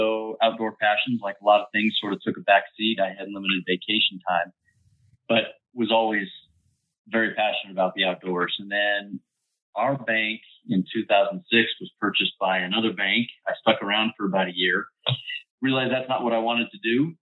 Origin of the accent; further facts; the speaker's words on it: Colorado, United States; And then started small game hunting, born and raised in Colorado.